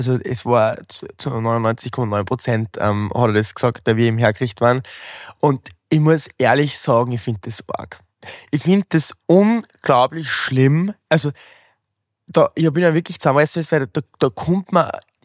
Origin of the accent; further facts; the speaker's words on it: Wels, Upper Austria, Austria; Gleich mal für Österreich, für meine Heimatstadt in Wels.